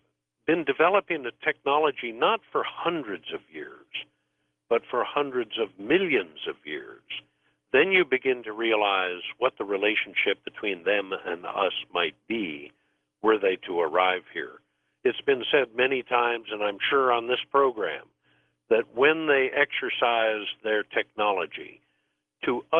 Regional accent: St. Louis, Missouri, United States; born there; I was born in St. Louis.

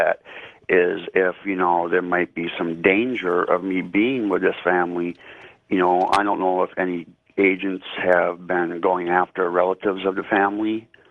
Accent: Kalamazoo, Michigan, United States; I'm from Kalamazoo.

